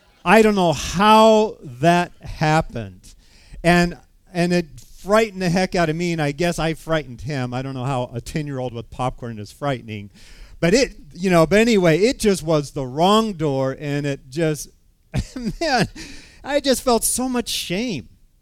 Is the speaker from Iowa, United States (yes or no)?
no; California, United States; now in Wisconsin, United States; And so growing up in California, because we have so much nice weather like we have today in Wisconsin, we'd go to a lot of drive-in movies.